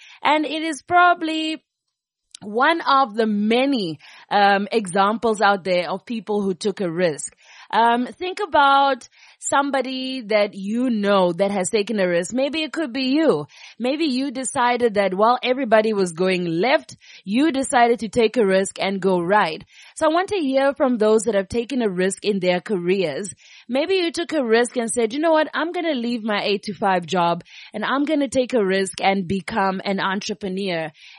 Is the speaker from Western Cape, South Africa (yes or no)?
yes; Cape Town, Western Cape, South Africa; when we grew up in Cape Town together, I always admired her for taking risk.